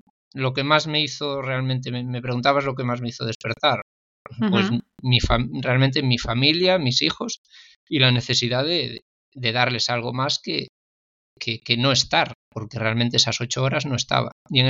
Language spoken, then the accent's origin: Spanish; Galicia, Spain; gallego, de Galicia.